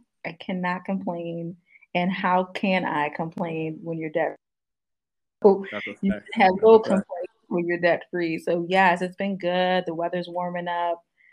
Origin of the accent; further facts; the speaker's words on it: Bristol, Connecticut, United States; So I'm born and raised in Connecticut to two amazing parents, Southern raised based parents. But yes, I grew up in Bristol, Connecticut.